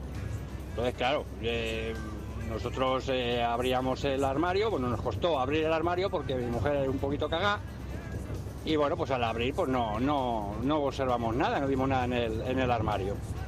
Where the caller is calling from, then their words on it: Madrid, Community of Madrid, Spain; de Madrid.